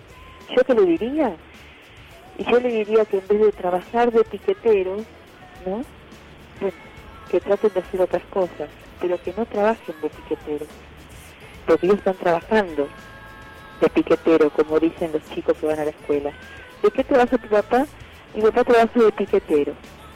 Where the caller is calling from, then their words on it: Villa Crespo, Buenos Aires, Argentina; de Villa Crespo.